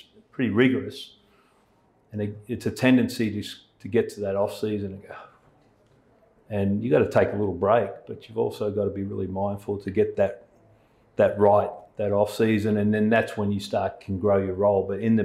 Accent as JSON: {"language": "English", "town": "Melbourne", "region": "Victoria", "country": "Australia", "said": "And I'm the guy from Melbourne on staff, yeah."}